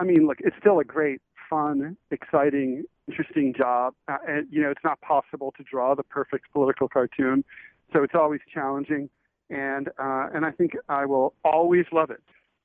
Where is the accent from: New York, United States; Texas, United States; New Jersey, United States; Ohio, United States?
Ohio, United States; Kettering; It was definitely kind of boring growing up in Kettering, but it's where I'm from. It'll always be home.